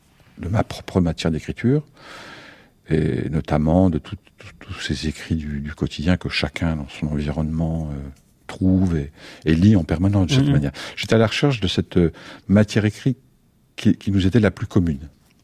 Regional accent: Besançon, Bourgogne-Franche-Comté, France; C'est à Besançon, oui. Ouais. C'est dans ma ville natale, de Besançon.

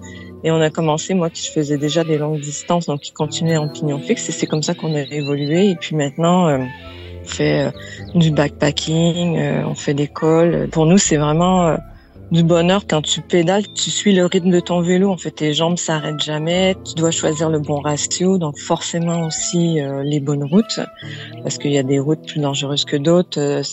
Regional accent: Quebec, Canada; now in France; je suis québécoise en France.

